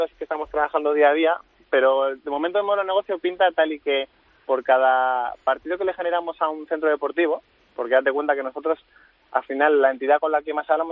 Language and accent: Spanish; Basque Country, Spain; Bueno, somos de Irún, de Donosti, y el tercer compañero que también tenemos de Miranda. Pero estudiamos todos en Bilbao